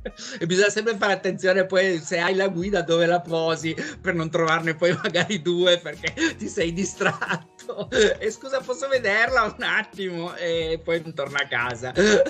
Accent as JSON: {"language": "Italian", "region": "Piedmont", "country": "Italy", "said": "Sai, il vino da buon piemontese, Barbera."}